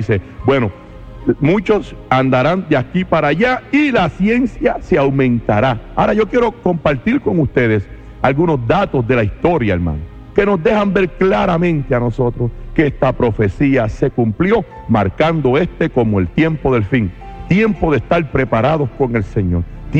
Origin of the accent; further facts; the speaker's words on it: Carolina, Puerto Rico; tiene que ir a mi pueblo, a Carolina, tiene que meterse a la casa mía de tantas casas que hay en Carolina.